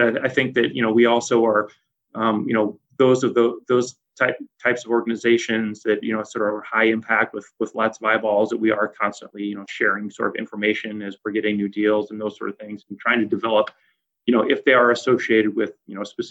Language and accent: English; Iowa, United States; And so it was always sort of like, yeah, I'm from Iowa, almost sort of, I wouldn't say apologetic, but yeah, it's a nice place.